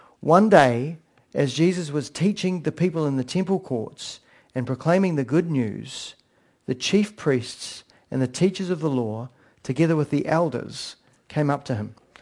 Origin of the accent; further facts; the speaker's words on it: New Zealand; And because I'm a Kiwi